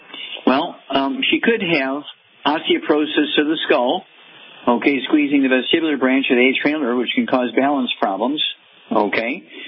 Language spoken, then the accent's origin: English; Missouri, United States; let's go to Missouri, my home state.